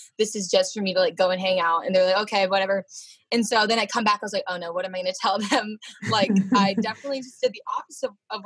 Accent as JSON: {"language": "English", "town": "Hollywood", "region": "Maryland", "country": "United States", "said": "I am from Hollywood, Maryland."}